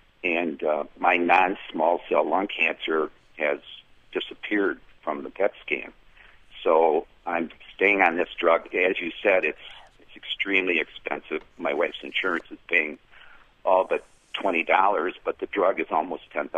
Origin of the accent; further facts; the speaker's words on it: Wisconsin, United States; I'm actually from Wisconsin, and UW-Madison had never prescribed this drug before.